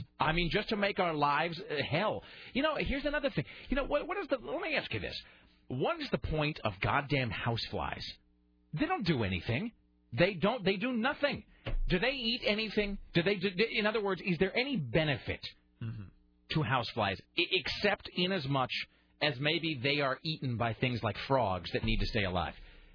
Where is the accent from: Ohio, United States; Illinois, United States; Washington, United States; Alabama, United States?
Washington, United States; Kennewick; When I was growing up in Kennewick, we didn't have many run-ins with hornets.